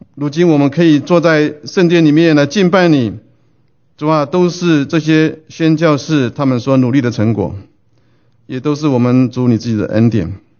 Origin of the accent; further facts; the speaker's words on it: China; 身为中国人